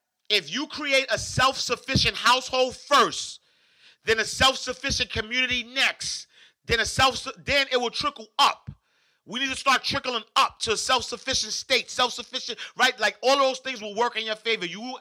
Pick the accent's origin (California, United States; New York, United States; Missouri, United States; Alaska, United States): New York, United States; Harlem; when I grew up in Harlem, I never had a great interaction with police officers.